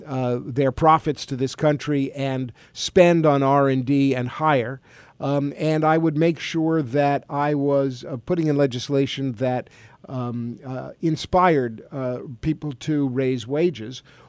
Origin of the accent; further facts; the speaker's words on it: New Hampshire, United States; I'm from New Hampshire, and I ran as a fiscally responsible Democrat.